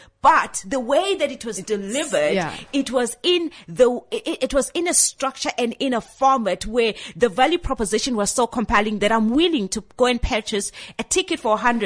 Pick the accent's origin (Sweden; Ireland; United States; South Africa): South Africa; Being a South African, like just all of us